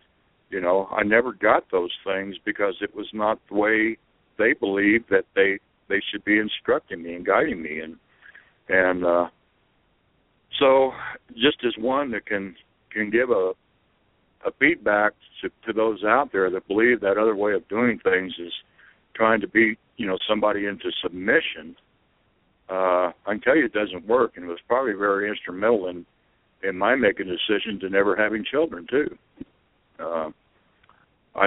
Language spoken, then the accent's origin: English; Kansas, United States; I grew up in Kansas, so a little bleed over.